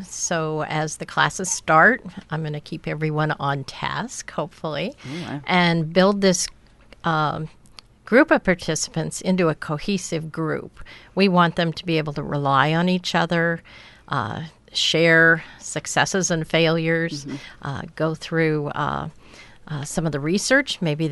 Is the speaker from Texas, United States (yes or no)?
no; Ilwaco, Washington, United States; I was born in Ilwaco and lived most of my life on the peninsula.